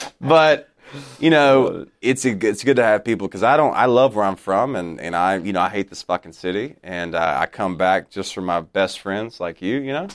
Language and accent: English; Brookwood, Alabama, United States; Yeah, so Roy's from Birmingham. Mm-hmm. I'm from Brookwood. 45 minutes.